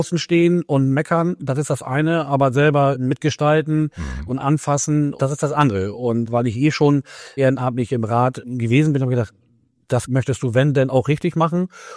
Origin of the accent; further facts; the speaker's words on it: Wangerland, Lower Saxony, Germany; Also ich merke das, weil ich ja hier aufgewachsen bin und ich gefühlt jeden kenne.